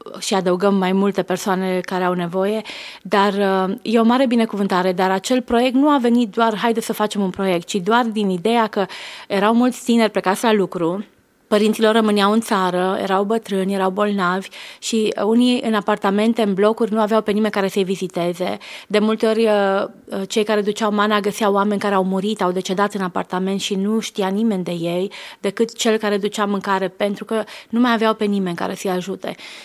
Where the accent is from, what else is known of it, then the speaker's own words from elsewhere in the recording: Hațeg, Hunedoara County, Romania; Pentru mine Hatzeg înseamnă orașul natal, acolo ne-am născut noi toți cei patru copii, acolo tata a păstorit în timpul comunismului, mama a fost născută în Hatzeg, deci e orașul cel mai drag inimii mele